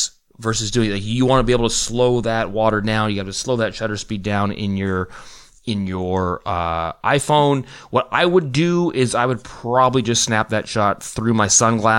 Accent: Vancouver, British Columbia, Canada; now in Stuttgart, Germany; I knew who Fred Herzog was, and I'm from Vancouver, but currently now living near Stuttgart, Germany.

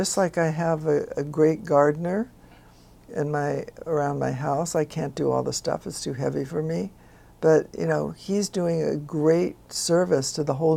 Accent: New York City, New York, United States; born there; Well, I was born in New York City

